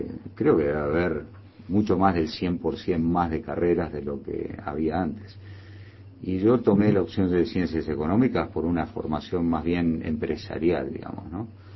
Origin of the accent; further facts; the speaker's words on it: Uruguay; Yo me siento muy uruguayo, soy 100% uruguayo.